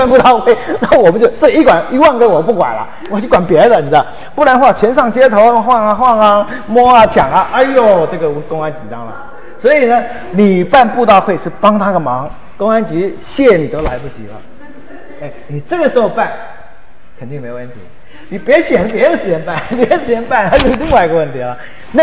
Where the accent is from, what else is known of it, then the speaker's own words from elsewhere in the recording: Wenzhou, Zhejiang, China; 我们温州人好面，温州人是挺好面